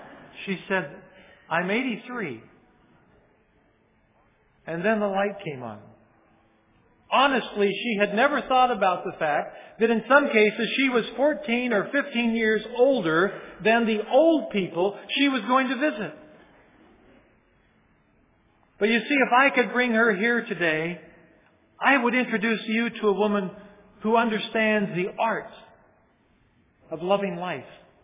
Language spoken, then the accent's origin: English; Oregon, United States; although the seminary is in Oregon, that's also my home state.